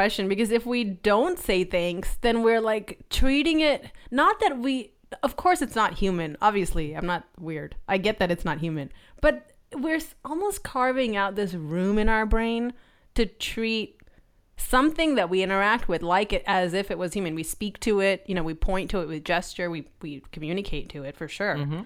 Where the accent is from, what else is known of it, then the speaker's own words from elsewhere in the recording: California, United States; accent: California; I have a California accent, people. I am Indian, yes.